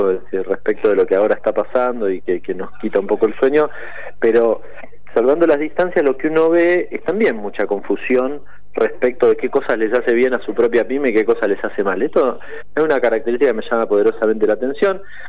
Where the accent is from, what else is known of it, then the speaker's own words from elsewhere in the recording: Argentina; como argentinos nos conmueve de la misma forma